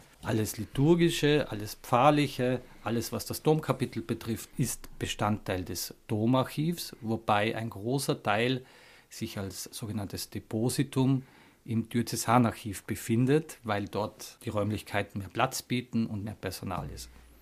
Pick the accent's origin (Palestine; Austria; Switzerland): Austria; Stams, Tyrol; now in Vienna, Austria; Und bin bis heute meinem Heimatort in Stams sehr, sehr verbunden. Habe dann in Innsbruck studiert und in Wien Theologie.